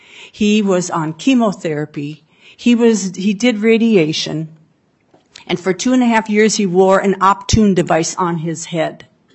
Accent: St. Paul, Minnesota, United States; I'm from St. Paul, and this is my story.

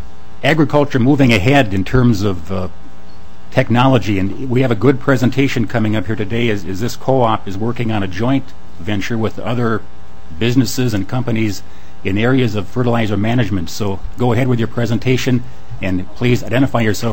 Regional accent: Starbuck, Minnesota, United States; Prairie Lakes Co-op in Starbuck, which happens to be my hometown.

